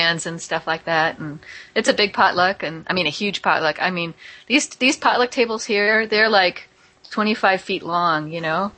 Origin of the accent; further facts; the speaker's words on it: California, United States; also born or lived in New York; So I grew up in the Bay Area, and I'm used to eating a lot of different varieties of Asian food. I lived in the Richmond, which is mostly Chinese, but there's a lot of Thai people there too and stuff.